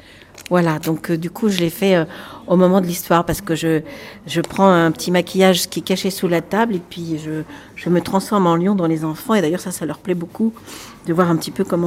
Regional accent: Grand Est, France; Je viens d'Alsace, donc nous sommes à la frontière.

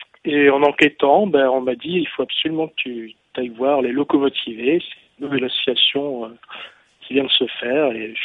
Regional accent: Nantes, Pays de la Loire, France; Eh bien, moi je viens de Nantes à l'origine, même si je suis britannique même. Mais pour des raisons personnelles, j'ai fini en Aveyron il y a environ 2 ans maintenant.

